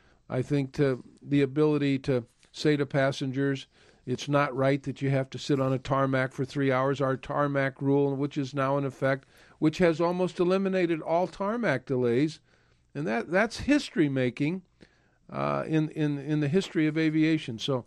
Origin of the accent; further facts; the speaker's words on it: Peoria, Illinois, United States; I remember growing up in my hometown of Peoria and riding the streetcar to downtown Peoria.